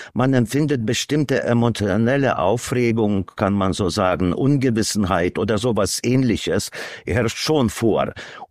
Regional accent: Lithuania; Ehrlich gesagt fühle ich mich in erster Linie als Litauer, bin zugleich aber auch Balte und Europäer natürlich

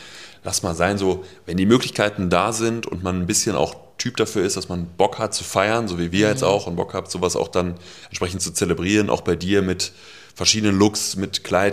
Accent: Bocholt, North Rhine-Westphalia, Germany; wir kommen ja beide aus Bocholt

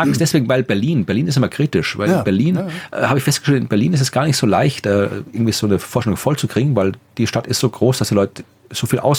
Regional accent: Lower Austria, Austria; Das ist einfach hier, also Oberbergern, das ist so eine kleine Ortschaft in der Nähe, da wo ich herkomme, in der Nähe von Krems.

